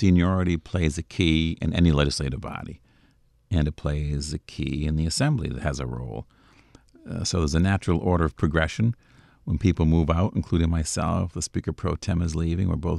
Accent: Cohoes, New York, United States; as mayor of the city of Cohoes, my hometown.

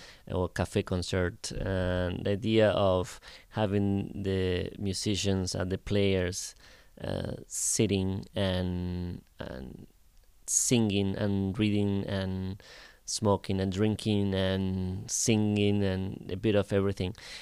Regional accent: Argentina; English is a second language; moved away as an adult; also born or lived in Ann Arbor; now in New York, United States; I moved from Argentina directly to Michigan. I came to Ann Arbor, to University of Michigan, to do a master's in accompanying and chamber music. And I lived in Ann Arbor for 2 years before moving to New York.

